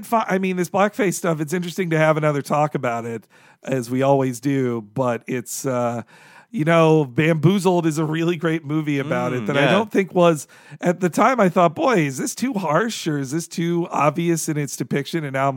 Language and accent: English; the South, United States; That was how I was introduced to the idea of blackface actually as a child growing up in the South